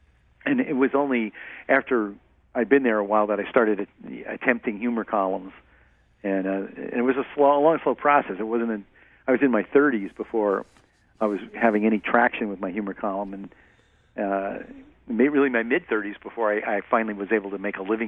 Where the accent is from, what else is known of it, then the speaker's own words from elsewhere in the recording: New York City, New York, United States; And I thought, I love New York. I'm from New York. I love New York City.